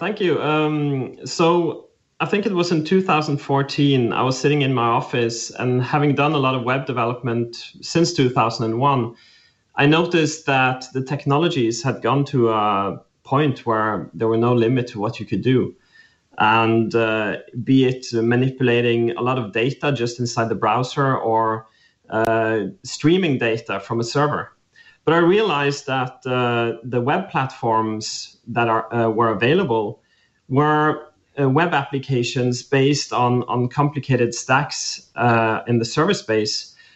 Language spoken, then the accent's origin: English; Norway; he should perhaps give his take afterwards. I'm in from Norway.